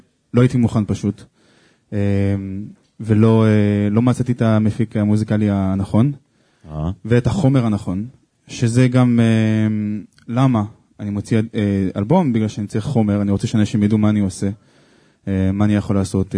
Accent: France; now in Miami, United States; כן, גדלתי בצרפת, עכשיו גם במיאמי, פלורידה.

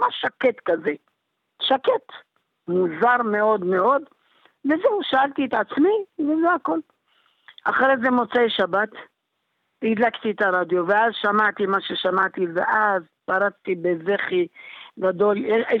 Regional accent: Jerusalem, Jerusalem District, Israel; אני מירושלים.

